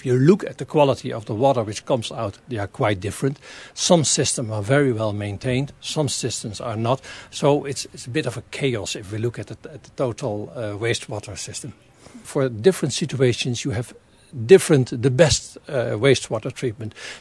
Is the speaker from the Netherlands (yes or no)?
yes; Netherlands; moved away as an adult; now in Arreville; I come from the Netherlands, Holland. I left Holland 1.5 years ago, and then I became newcomer here in Arreville, and just 2 months ago I became Arrevillian